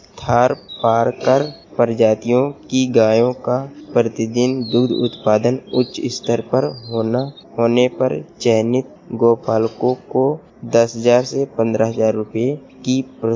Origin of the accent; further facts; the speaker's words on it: Barabanki, Uttar Pradesh, India; मैं बाराबंकी से हूँ।